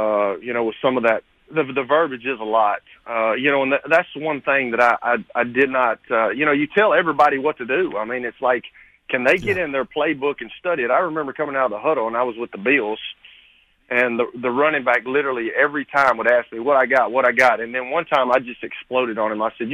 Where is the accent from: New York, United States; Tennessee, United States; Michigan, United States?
Tennessee, United States; my whole deal was when I came from Lincoln County and I went to MTSU, and MTSU was a 1AA program at that time.